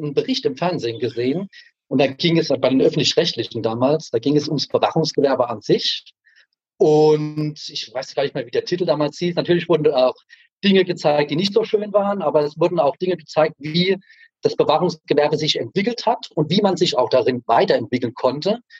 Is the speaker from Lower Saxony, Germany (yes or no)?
no; Kaiserslautern, Rhineland-Palatinate, Germany; now in Grünstadt, Germany; bin 39 Jahre jung, arbeite bei der BASF in Ludwigshafen im Werkschutz, komme gebürtig aus Kaiserslautern und bin jetzt an die schöne Weinstraße gezogen nach Grünstadt.